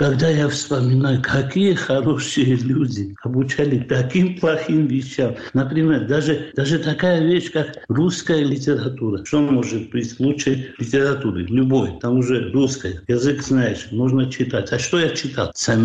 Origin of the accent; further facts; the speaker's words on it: Georgia; now in Spain; Мы так и чились, что вот мы грузины, мы не русские. Но когда я приехал в Испанию, после Советского Союза, и я попал в Барселону